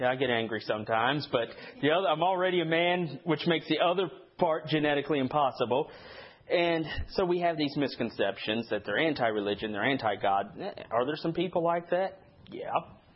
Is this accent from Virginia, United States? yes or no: yes; Chesapeake, Virginia, United States; Yeah, I grew up in Chesapeake, Virginia, right next to Virginia Beach, hurricane land.